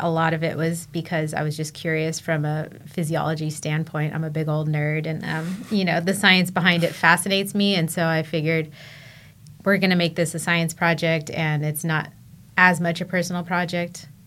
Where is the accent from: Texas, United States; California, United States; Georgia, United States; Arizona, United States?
California, United States; San Diego; So to be totally honest, I grew up in San Diego. I was a beach kid. I never went to the mountains.